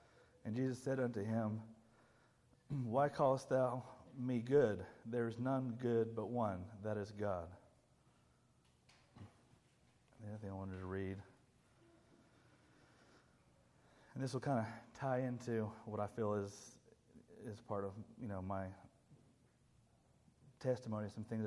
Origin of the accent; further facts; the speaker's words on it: Norwich, East of England, United Kingdom; born there; also born or lived in United States; I was born in Norwich, England, January 29th, 1987. My family had moved back and forth from America to England several times.